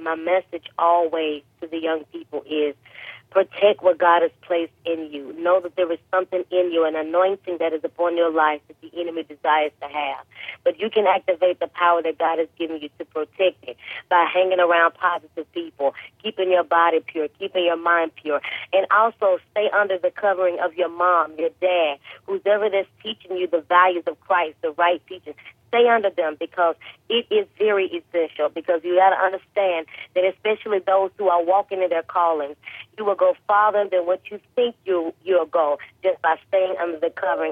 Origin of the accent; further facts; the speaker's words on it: West Memphis, Arkansas, United States; I am originally from West Memphis, Arkansas.